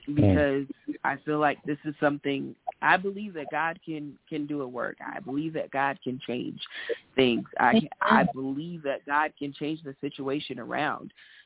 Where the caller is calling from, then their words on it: Colorado, United States; I'm calling from Colorado.